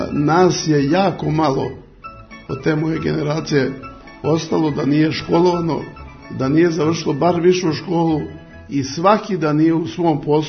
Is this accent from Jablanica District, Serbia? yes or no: no; Nova Pazova, Vojvodina, Serbia; also born or lived in Podgrmeč, Bosnia and Herzegovina; ja sam u Novu Pazovu došao posle prvog osnovne iz Bosanske krajine, rodom sam u Podgrmešu, ja to uvek ističem.